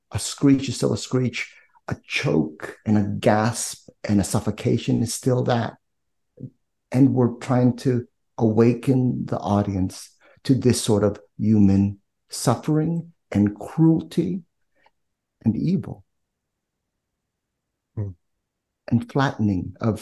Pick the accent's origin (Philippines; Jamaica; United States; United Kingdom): Philippines; born there; I'm Filipino, born in the Philippines.